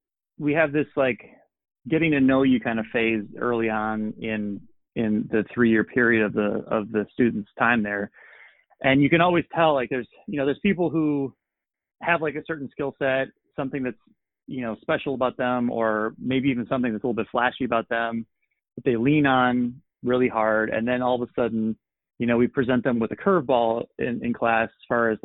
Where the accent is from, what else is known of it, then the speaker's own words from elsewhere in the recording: Chicago, Illinois, United States; One of my favorite shows of the year because it's in my hometown and I've done it every year and I've watched it grow.